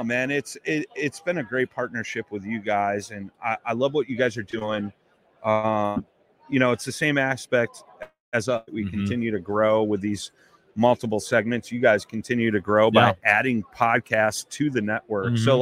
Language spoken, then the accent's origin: English; Chicago, Illinois, United States; I'm a blues man. I'm from Chicago.